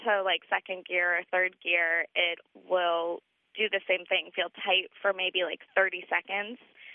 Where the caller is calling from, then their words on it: Portland, Oregon, United States; I'm calling from Portland, Oregon.